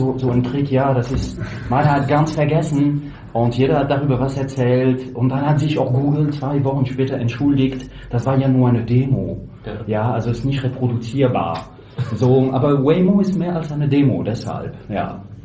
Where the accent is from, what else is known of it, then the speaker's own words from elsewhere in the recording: France; accent: French; German is a second language; Ich bin Franzose, deshalb dieser französischen Akzent und die grammatischen Fehler, die ich nicht loskriegen kann.